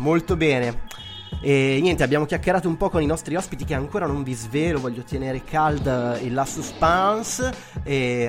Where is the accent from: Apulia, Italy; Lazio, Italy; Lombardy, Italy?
Lombardy, Italy; Milan; un centro di aggregazione giovanile situato a Baggio, che è anche la mia terra natia